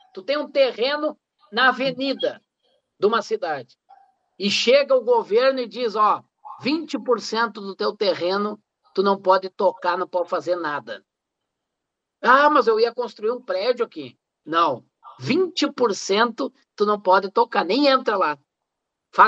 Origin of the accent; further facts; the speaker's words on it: Santiago, Rio Grande do Sul, Brazil; aqui na minha terra, a feira, a nova feira do produtor rural, aqui da Vila Nova, em Santiago